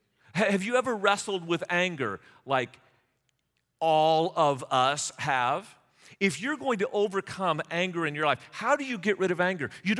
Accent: United States; I'm always thinking about something else and being somewhere else. Probably because I'm an American, to be honest with you.

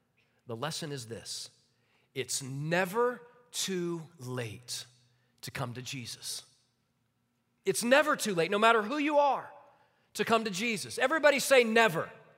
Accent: Midwest, United States; You know, I grew up in the Midwest. I spent a lot of my life in the Midwest.

